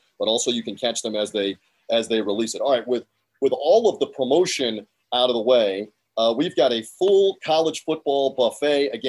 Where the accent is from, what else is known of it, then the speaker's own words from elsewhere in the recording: Memphis, Tennessee, United States; He is in the Mid-South in the Memphis, Tennessee area, my hometown.